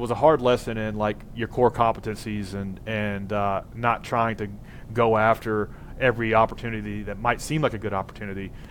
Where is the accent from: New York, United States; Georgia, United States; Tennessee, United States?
Tennessee, United States; And I'm from Tennessee.